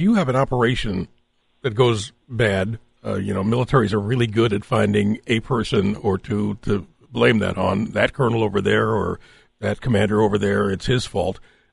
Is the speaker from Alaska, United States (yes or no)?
no; St. Louis, Missouri, United States; I grew up in the St. Louis area, and Scott Air Force Base is there